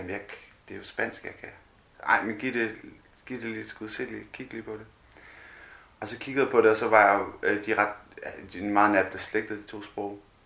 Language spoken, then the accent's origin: Danish; Central Denmark Region, Denmark; also born or lived in Copenhagen / India; Jeg voksede op i Østjylland. Så flyttede til København efterfølgende, boede rundt omkring her, og så boede et stykke tid i Sønderland, og så her tilbage.